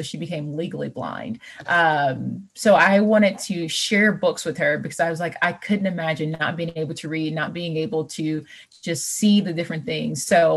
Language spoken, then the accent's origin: English; Arkansas, United States; The funny thing about growing up in South Arkansas and being a person who read a lot of books